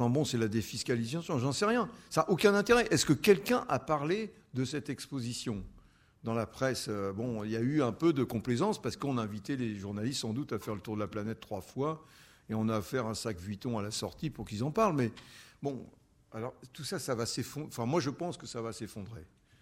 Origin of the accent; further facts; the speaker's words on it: Hauts-de-France, France; j'habitais le Nord à l'époque. Enfin, je suis originaire du Nord.